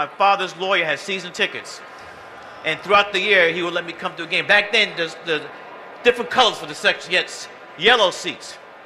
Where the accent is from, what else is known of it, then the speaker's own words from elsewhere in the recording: Brooklyn, New York, United States; There's a hospital. I grew up in Fort Greene.